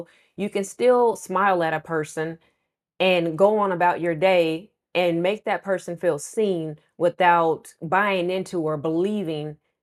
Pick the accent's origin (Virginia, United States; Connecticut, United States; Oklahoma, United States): Oklahoma, United States; I grew up in Oklahoma. I still live in Oklahoma. We're not known for being diverse.